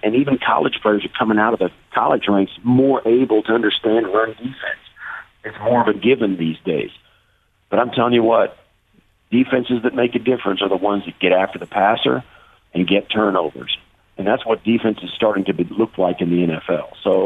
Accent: Kansas, United States; Well, you know, I was born in Smith Center, Kansas. My mom and dad, we were actually living in Glasgow, Kansas. And then from Glasgow, we moved down to Kiowa

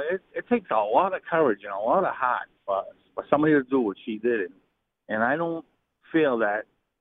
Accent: Boston, Massachusetts, United States; now in New Hampshire, United States; I live in New Hampshire, and I grew up in Boston, so we're used to the Tom Brady, Bill Belichick, Rob Kraft drama.

